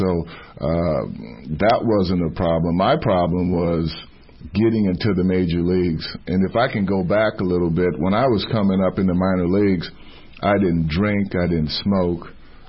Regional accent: Summit, New Jersey, United States; also born or lived in Montgomery; I was born in Montgomery, Alabama, left there at a very young age and grew up in New Jersey, Summit, New Jersey, small little town.

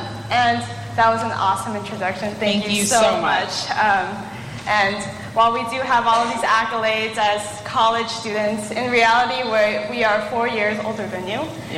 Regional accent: Los Angeles, California, United States; I'm from Los Angeles, California.

